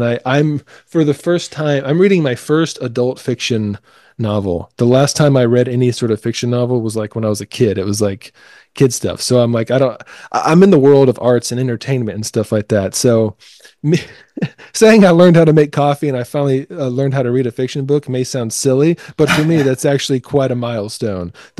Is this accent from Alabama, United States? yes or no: yes; Alabama, United States; I had heard there is this river that I grew up next to in Alabama